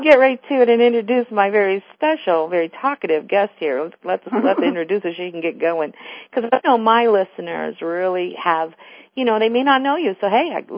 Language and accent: English; Lilydale, New York, United States; New York State, my hometown.